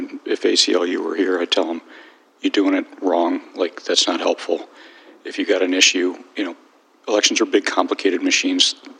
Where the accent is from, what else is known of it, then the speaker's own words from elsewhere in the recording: Ann Arbor, Michigan, United States; I'm from Ann Arbor.